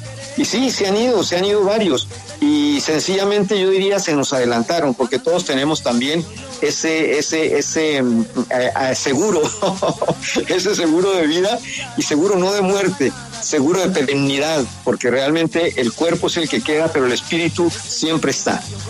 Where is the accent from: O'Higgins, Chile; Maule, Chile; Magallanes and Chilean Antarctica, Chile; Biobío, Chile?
Biobío, Chile; born there; Estoy en Nacimiento, Biobío, región del Biobío, en Chile, mi tierra materna. Soy chileno por nacimiento, por la matriz de mi madrecita.